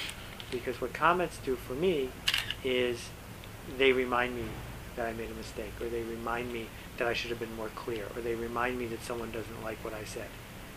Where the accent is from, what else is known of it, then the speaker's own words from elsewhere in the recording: Buffalo, New York, United States; when I was growing up in Buffalo